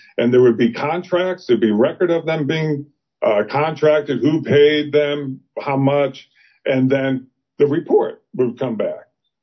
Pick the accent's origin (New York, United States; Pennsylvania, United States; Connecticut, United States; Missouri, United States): Connecticut, United States; Trumbull; I was amazed growing up on Jerome Avenue in Trumbull, not even a half mile from the Trumbull Police Department.